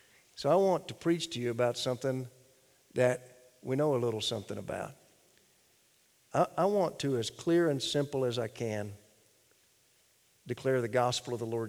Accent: Pawhuska, Oklahoma, United States; God called me to preach after growing up in Pawhuska

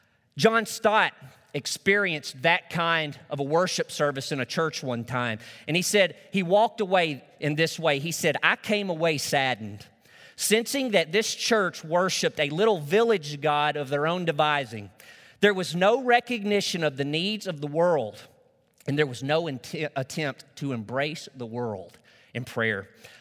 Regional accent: Arkansas, United States; In the church that I grew up in Northeast Arkansas, we honestly, as a church, looking back, I can say this, we fell short of being this kind of a praying church.

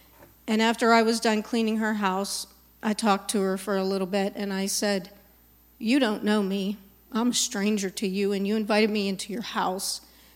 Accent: Jordan; And we're from Jordan, and we're leaving in a couple months to go back home, and she's kind of here by herself.

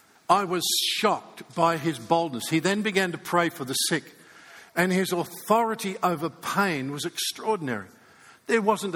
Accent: Australia; And by the way, I'm an Australian, so I live with skepticism all the time.

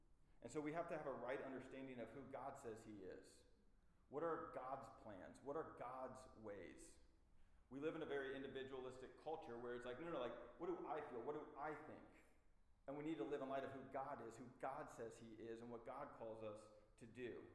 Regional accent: St. Louis, Missouri, United States; from St. Louis. Okay, being from St. Louis affects who I am.

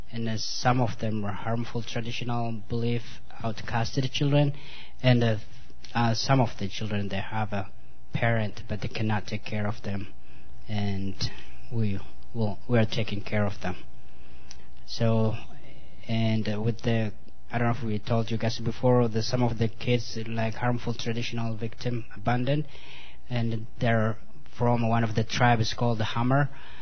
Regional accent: Ethiopia; also born or lived in Hungary; I'm from Ethiopia, as you guys know, and I was a refugee in Hungary

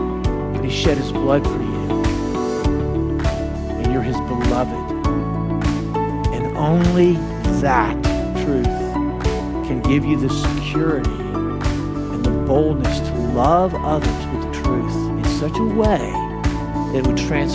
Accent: Texas, United States; I'm Texan, so I let him have it.

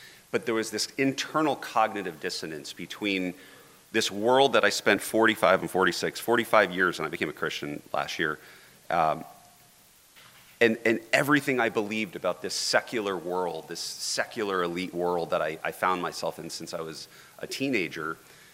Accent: Florida, United States; So I'm from Florida. Born and raised to a family that I would say is on the shabby side of middle class.

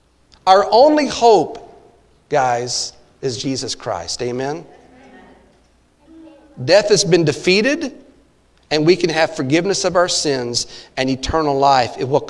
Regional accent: Glen Rose, Texas, United States; when I'm down in Texas, when I go to my hometown of Glen Rose

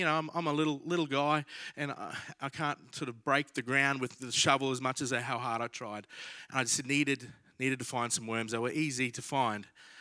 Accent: Innisfail, Queensland, Australia; Now, I've grown up in church in my life. I grew up in INC in Innisfail in North Queensland, hence why we moved to Cairns

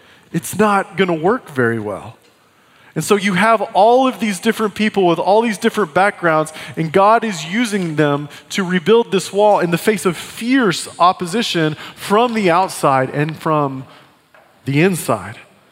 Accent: Texas, United States; I was supposed to pretend like I knew how to grill because I was from West Texas and I was a man.

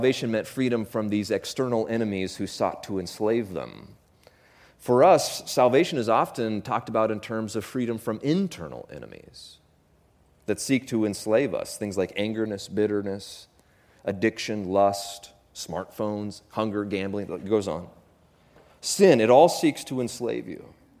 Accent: Alaska, United States; When I was growing up in Alaska, you would read these books, they would give them to you in school, about what to do in the event of a bear attack, because that's a thing.

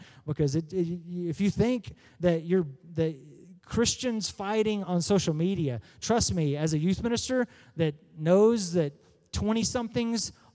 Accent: Waco, Texas, United States; I grew up in Waco, all right? I went to Baylor, and I was there in Waco as Baylor pulled away from the Texas Baptist Convention

